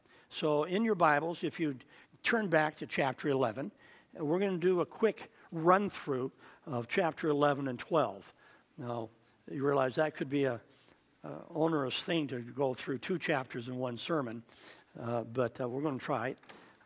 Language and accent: English; California, United States; I'm from California, because a lot of people from Arizona resent the fact that we Californians have been moving into the state.